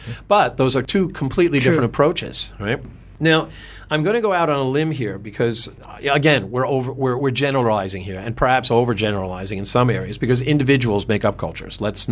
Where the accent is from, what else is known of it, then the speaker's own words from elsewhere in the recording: United States; I'm American, myself, inductive.